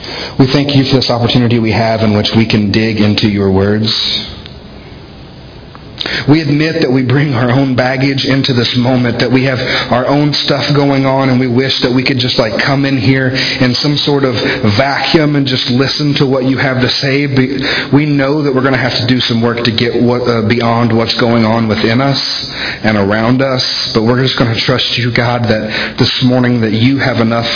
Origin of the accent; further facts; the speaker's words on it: the South, United States; accent: Southern; now in Centerville, United States; the South. I have a Southern accent, or did.